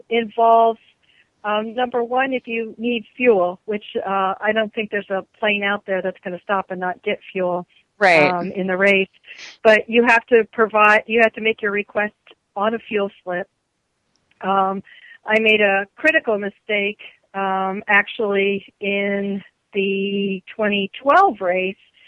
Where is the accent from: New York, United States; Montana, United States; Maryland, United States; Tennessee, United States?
Maryland, United States; Frederick; Well, 2017, it's going to, the start will be at my hometown in Frederick.